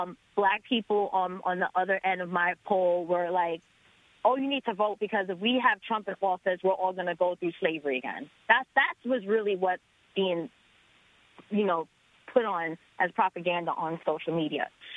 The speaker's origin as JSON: {"language": "English", "town": "Bronx", "region": "New York", "country": "United States", "lives_now": "Connecticut, United States", "said": "I live in Connecticut, but I'm originally from the Bronx, New York, and I grew up in a neighborhood that was basically a lot of Irish, Italian people"}